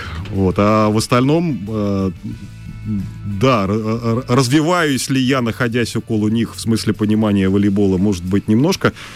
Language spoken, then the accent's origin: Russian; Moscow, Russia; но я москвич, вообще-то, и в силу этого с там, детских лет